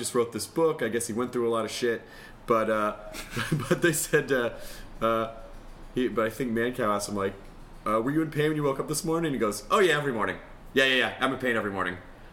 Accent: Memphis, Tennessee, United States; But I grew up in Memphis, right when...

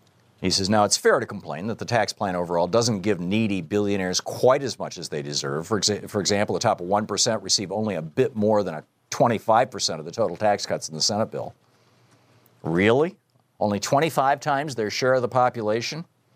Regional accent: Youngstown, Ohio, United States; in places like Michigan, Wisconsin, and my hometown of Youngstown, Ohio, this tax plan is an insulting joke.

